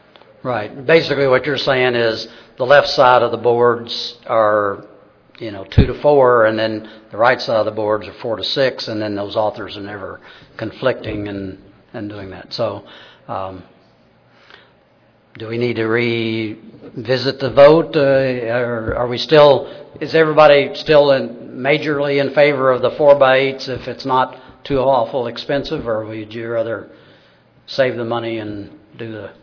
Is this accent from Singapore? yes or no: no; Kentucky, United States; accent: Kentucky; so you're going to have to put up with my abridged Kentucky accent